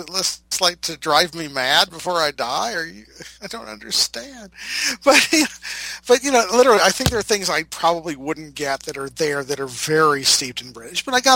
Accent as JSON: {"language": "English", "country": "United States", "said": "And you look at V for Vendetta, as an American, I get most of it."}